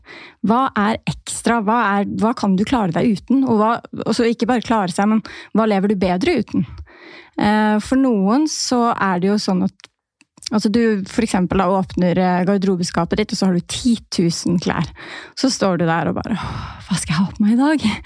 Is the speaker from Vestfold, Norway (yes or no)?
yes; Tønsberg, Vestfold, Norway; now in Narvik, Norway; Jeg 27 år gammel. Jeg kommer fra Tønsberg opprinnelig, men nå bor jeg i Narvik. Så min samboer, han tok meg langt nord.